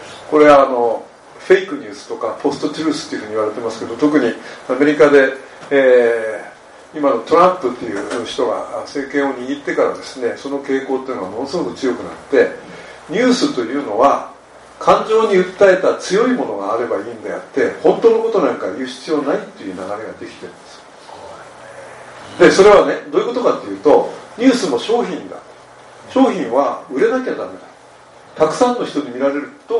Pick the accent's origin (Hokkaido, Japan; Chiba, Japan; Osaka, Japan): Hokkaido, Japan; まあ僕は北海道生まれなんで、北海道の中学生ぐらいの時から HBC っていうね、北海道放送を見て、